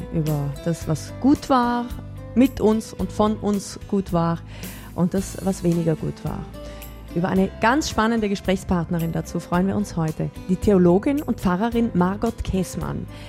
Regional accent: South Tyrol, Italy; Bei uns in Südtirol auch.

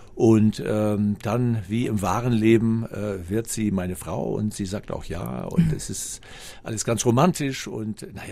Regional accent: Schleswig-Holstein, Germany; von den Schleswig-Holsteinern aus meinem alten Heimatland

